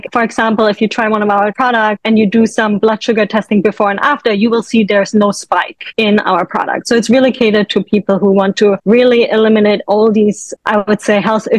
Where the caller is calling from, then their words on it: New York City, New York, United States; Yeah, I'm calling in from New York City